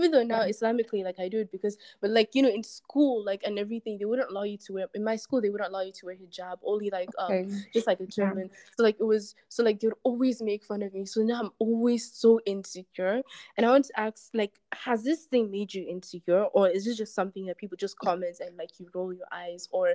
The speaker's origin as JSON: {"language": "English", "country": "Nigeria", "said": "when I told them I'm from Nigeria"}